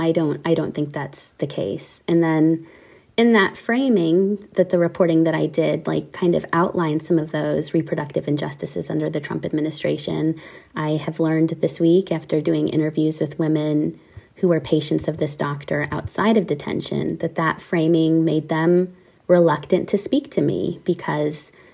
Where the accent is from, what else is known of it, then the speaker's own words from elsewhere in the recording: United States; even as an American citizen with lots of privileges.